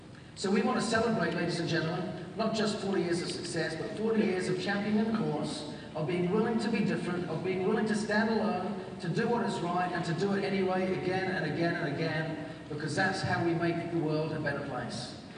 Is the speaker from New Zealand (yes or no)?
yes; New Zealand; I grew up in New Zealand. There are 4 million people in that country.